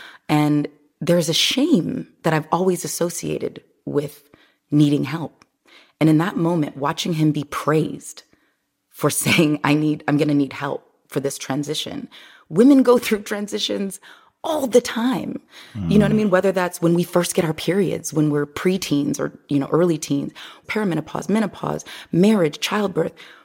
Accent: Omaha, Nebraska, United States; So I grew up, I'm originally from Omaha, Nebraska. The north side of Omaha is all Black.

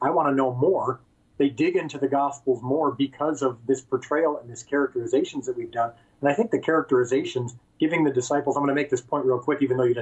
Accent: Chicago, Illinois, United States; And so, no, I'm from Chicago area. I'm talking to you right now from Chicago.

